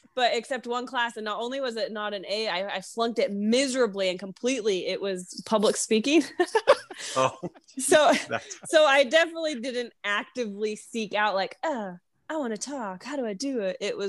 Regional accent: New York, United States; also born or lived in Arizona, United States / Utah, United States; I'm originally from New York. I lived about 11 years in the West Coast, divided between Arizona and Utah.

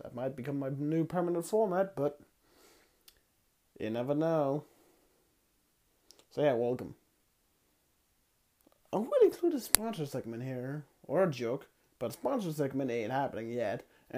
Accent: Denmark; English is a second language; grandma's place to get something for my trip to Copenhagen, funny enough, the capital of Denmark, my home country.

